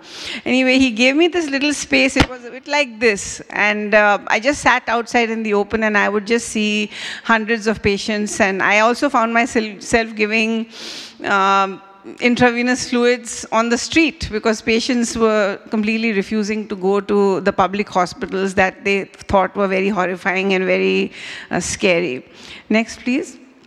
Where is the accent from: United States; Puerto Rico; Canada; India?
India; As Steve said, I'm an Indian pediatrician. I come from a middle-class Hindu family. I was raised as a Hindu until I became a disciple of Jesus when I was about 17 years of age.